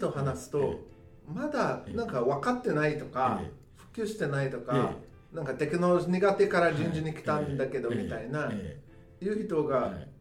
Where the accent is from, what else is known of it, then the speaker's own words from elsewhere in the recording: Brazil; 僕ブラジル人として、半分寒すぎだけど半分雪きれい楽しいっていう気持ちもあって